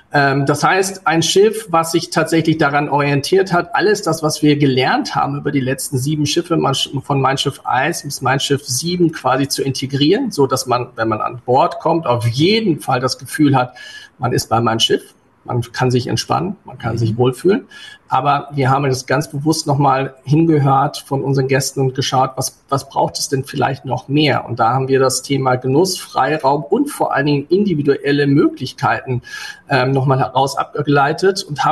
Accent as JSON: {"language": "German", "region": "North Rhine-Westphalia", "country": "Germany", "lives_now": "Hamburg, Germany", "said": "Ich komme aus Ostwestfalen. Da ist es jetzt nicht ganz so mit dem Meer"}